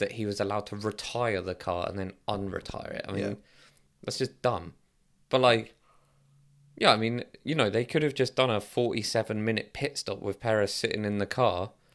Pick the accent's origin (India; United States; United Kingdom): United Kingdom; But it shouldn't be like that. We're British.